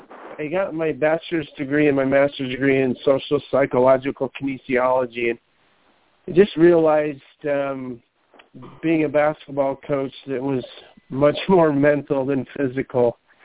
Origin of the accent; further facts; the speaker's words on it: Colorado, United States; I'm from Colorado.